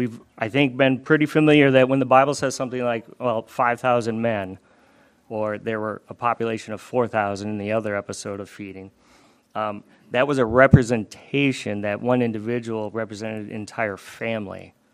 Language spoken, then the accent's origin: English; Minnesota, United States; My hometown, when I was growing up, little old town of Minnesota, did not even have a population of 20,000.